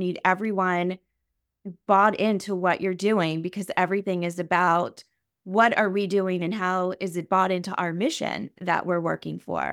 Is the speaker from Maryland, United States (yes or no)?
yes; Maryland, United States; I am from the East Coast, from Maryland. We're a big water state. We are the Chesapeake Bay right in the middle of us. And I grew up on the Bay, and I just had a love of the water.